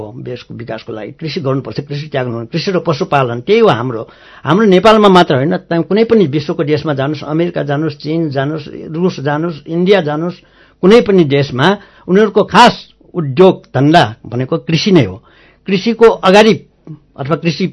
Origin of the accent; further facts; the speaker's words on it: Sankhu, Bagmati, Nepal; born there; नेपाल त मेरो जन्मभूमि हो, त्यसमा पनि साँखु मेरो आफै जन्मेको ठाउँ भएको हुनाले मलाई त्यसले पनि बाँधेको हो।